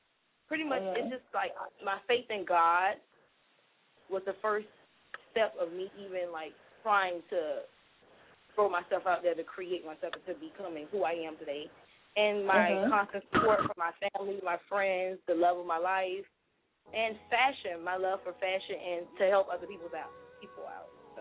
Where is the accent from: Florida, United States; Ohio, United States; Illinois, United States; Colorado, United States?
Florida, United States; Miami; I'm from Miami, Florida, of course. No, I did not grow up in the sunny side. I grew up in the projects. I grew up to a single mother.